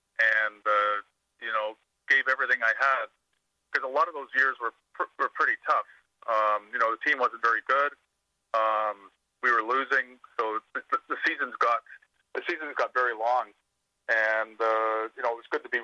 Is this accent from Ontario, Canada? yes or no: yes; Toronto, Ontario, Canada; Growing up in Toronto, you know, winters are cold and long